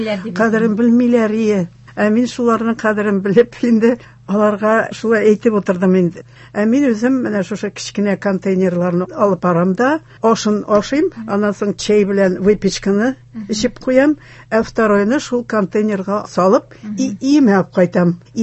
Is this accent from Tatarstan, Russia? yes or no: yes; Naberezhnye Chelny, Tatarstan, Russia; now in Kazan, Russia; Мин Чаллыдан 13 ел Казанда хәзер. Ә пенсияга чыктым мин Чаллыда.